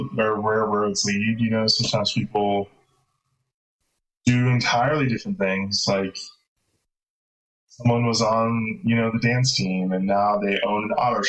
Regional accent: California, United States; I'm from Southern California, so no offense to California because I still love it.

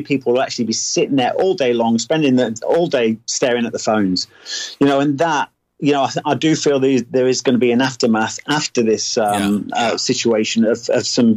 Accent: Burton upon Trent, West Midlands, United Kingdom; But I'm actually from Burton-on-Trent, just down

